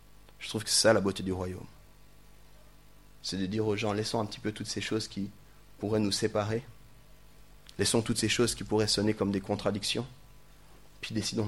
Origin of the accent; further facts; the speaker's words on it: Mwanza, Tanzania; Bon, ici, ça va parce que je suis fils de Mwanza